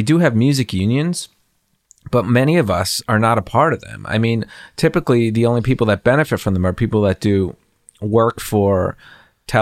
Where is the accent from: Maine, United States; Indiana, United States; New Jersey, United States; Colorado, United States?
New Jersey, United States; I grew up in Jersey originally, and we knew about Bethlehem and what happened